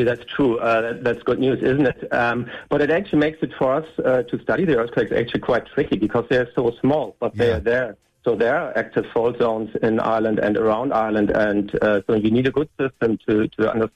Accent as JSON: {"language": "English", "town": "Cologne", "region": "North Rhine-Westphalia", "country": "Germany", "moved": "as an adult", "said": "I'm originally from Cologne, Germany."}